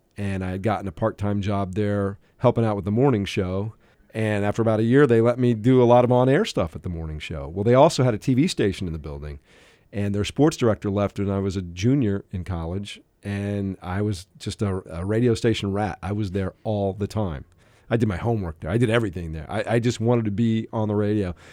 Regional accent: Colorado, United States; I loved growing up in Colorado. I loved the Broncos and the Denver Nuggets.

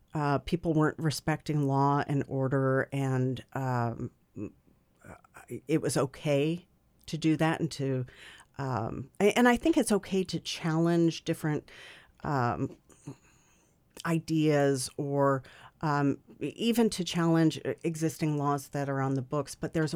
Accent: New Jersey, United States; also born or lived in Connecticut; I grew up in New Jersey. I was born in Connecticut, lived in New Jersey, and there was just a lot of interest in history and the colonial days.

